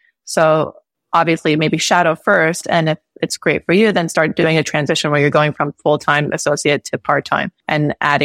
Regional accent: New York City, New York, United States; So I'm originally from New York, and so I didn't think too much about leaving New York City itself.

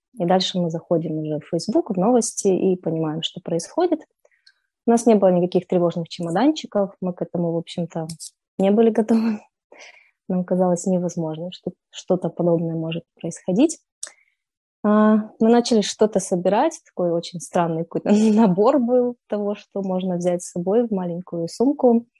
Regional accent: Kyiv, Ukraine; я из Киева. Сейчас я под Киевом с мужем и моими родителями в доме моих бабушки и дедушки, где я, в общем-то, провела детство, выросла.

